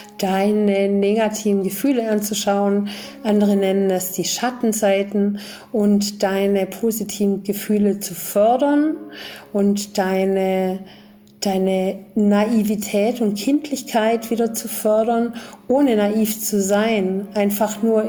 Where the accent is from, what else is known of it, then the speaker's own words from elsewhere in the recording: Germany; ich bin eben in Deutschland groß geworden